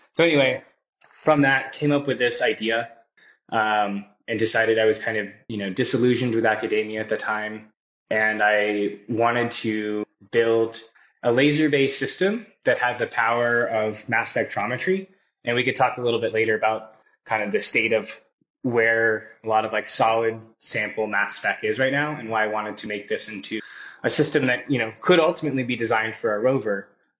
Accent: Florida, United States; growing up in Florida with the shuttle launches

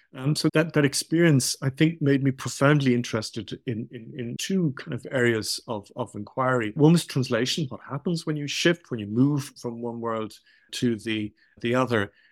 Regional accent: Ireland; my childhood growing up in Ireland was, for me, this, I often describe it as kind of stereoscopic or binocular experience, where on the one hand, I was living in a minority language that was the indigenous language of the island for more than 2,000 years

